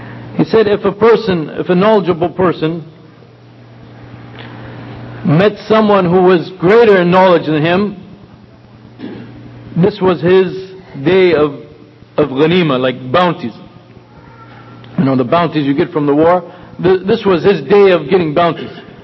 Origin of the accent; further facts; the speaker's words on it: California, United States; you know, I'm from California. California is, when you talk about going from one city to another, like where I live, where I grew up into Los Angeles, you're talking about 4 or 5 hour drive.